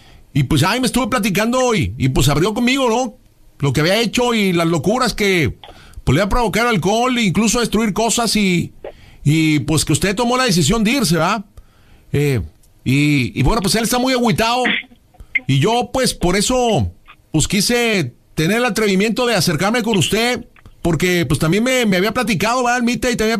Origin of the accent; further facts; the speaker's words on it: Michoacán, Mexico; now in León, Mexico; Yo soy michoacano, vivo acá en León.